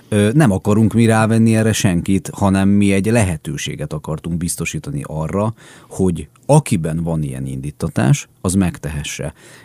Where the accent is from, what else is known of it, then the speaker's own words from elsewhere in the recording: Pomáz, Pest, Hungary; Én tőzsgyökeres pomázi vagyok, tehát én oda születtem Pomázra. Igaz, hogy ma már nem ott élek életvitelszerűen